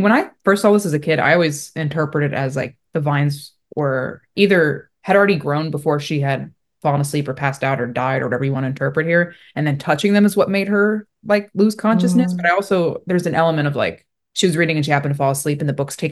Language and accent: English; the South, United States; I was raised in the South. My family was from the North, but like, I still grew up with an accent